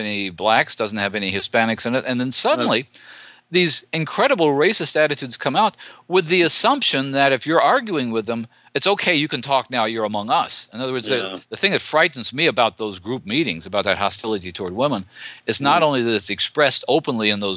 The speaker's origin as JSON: {"language": "English", "region": "Missouri", "country": "United States", "tie": "born or raised there", "lives_now": "Chicago, United States", "said": "Well, not so much here where I live now in Chicago, but when I grew up in Missouri"}